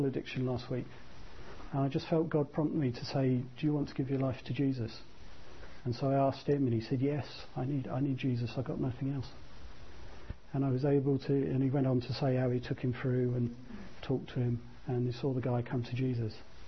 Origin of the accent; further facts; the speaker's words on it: Brazil; Growing up in Brazil as I did